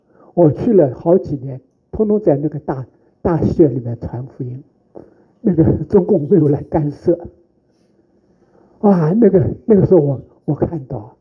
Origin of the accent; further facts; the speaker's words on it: China; 我就想到，哎呀，我们中国人要对韩国人要感恩。